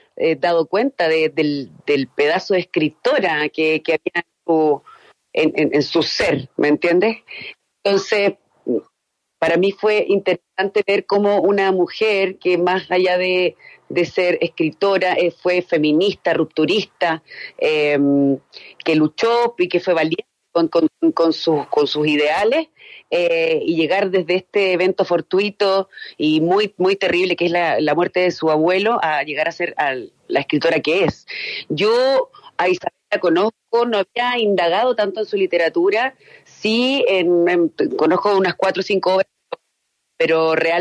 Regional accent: Chile; Que esta mujer tiene muchas cosas que nosotros como chilenos, por ejemplo, no sabíamos.

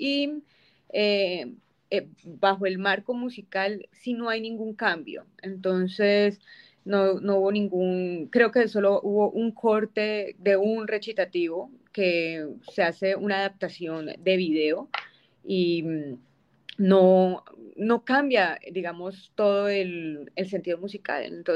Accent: Cali, Valle del Cauca, Colombia; now in Los Angeles, United States; aquí llegué desde Cali hasta Los Ángeles.

